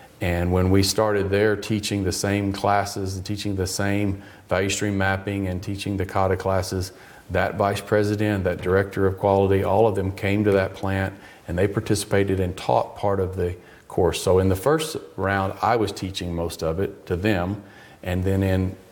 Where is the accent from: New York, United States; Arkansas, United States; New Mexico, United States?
Arkansas, United States; Company in my home state of Arkansas in the United States.